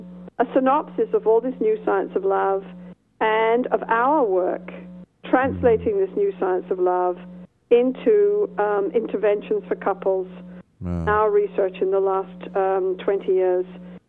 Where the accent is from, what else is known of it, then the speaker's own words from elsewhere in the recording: Canada; I'm a Canadian professor at Canadian University.